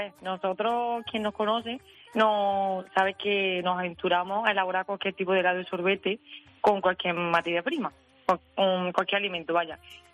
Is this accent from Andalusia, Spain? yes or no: yes; Estepa, Andalusia, Spain; porque somos de Estepa y tenemos que tener esos helados.